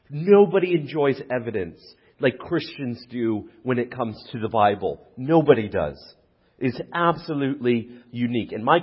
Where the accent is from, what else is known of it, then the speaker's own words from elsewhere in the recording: Alberta, Canada; I'm from Alberta.